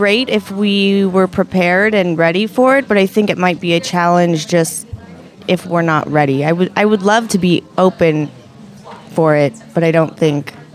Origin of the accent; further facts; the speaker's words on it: Los Angeles, California, United States; I grew up in L.A., 50's cold.